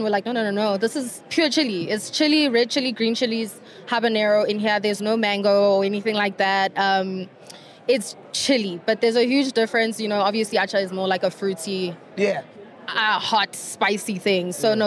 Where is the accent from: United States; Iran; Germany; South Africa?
South Africa; Midrand, Gauteng; We're from Midrand.